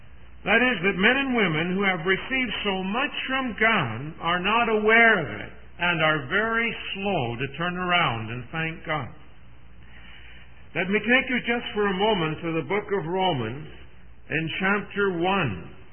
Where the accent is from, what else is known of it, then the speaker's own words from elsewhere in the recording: Canada; I'm a Canadian.